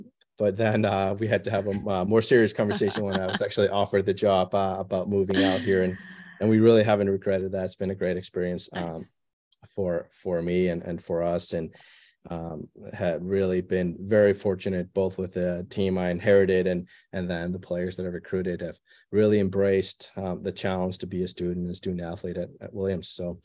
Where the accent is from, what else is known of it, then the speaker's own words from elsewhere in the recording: Iceland; moved away as an adult; I started playing golf in my home country of Iceland.